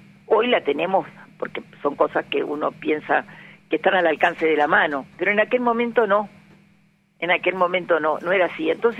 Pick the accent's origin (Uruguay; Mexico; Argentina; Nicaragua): Uruguay; Tacuarembó; Yo soy de Tacuarembó.